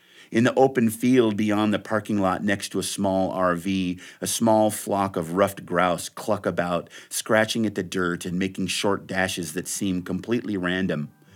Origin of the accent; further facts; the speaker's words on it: Frenchtown, Montana, United States; I grew up in Frenchtown, you know, half a dozen miles from Council Grove where the Treaty of Hellgate Treaty of 1855 was signed